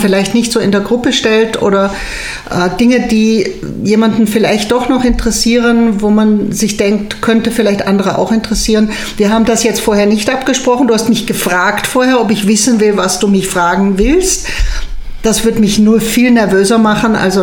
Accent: Austria; bei uns in Österreich, selbst wenn man die Schule abbricht, wenn man sagt, freut mich alles nicht, du verhungerst nicht.

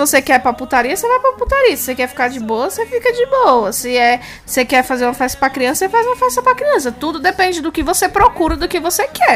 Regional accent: Brazil; Que não tem nada a ver com a nossa cultura, mas como bons brasileiros, só valorizamos o que é de fora.

